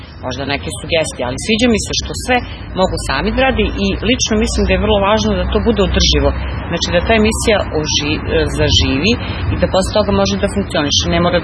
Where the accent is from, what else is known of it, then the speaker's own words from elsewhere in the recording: Velika Plana, Podunavlje District, Serbia; dolazim iz Velike Plane